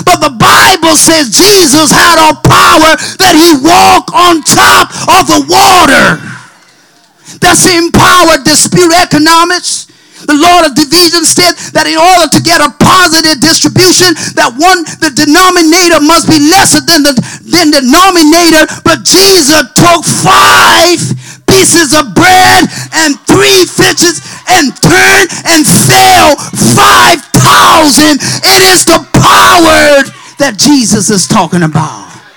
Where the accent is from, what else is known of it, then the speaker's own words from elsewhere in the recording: Connecticut, United States; I said, brother, I'm not from here. I'm from Connecticut.